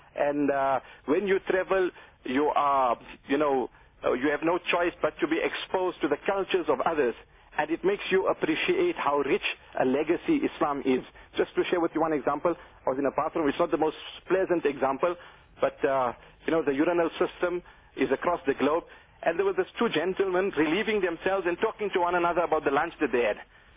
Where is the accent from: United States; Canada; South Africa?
South Africa; Nowhere near as tasty as our South African bread, but averagely we used to pay more than 50 rand for half a loaf of bread.